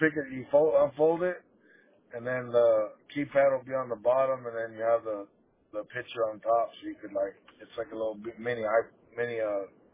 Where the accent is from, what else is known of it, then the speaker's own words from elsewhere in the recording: Monterey, California, United States; now in Lemoore, United States; It's sorry out here. It sucks. I'm originally from Monterey.